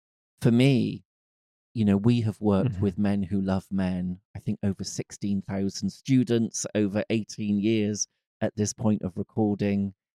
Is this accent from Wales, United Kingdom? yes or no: no; Glastonbury, South West England, United Kingdom; I was brought up in the West Country of England, in Glastonbury.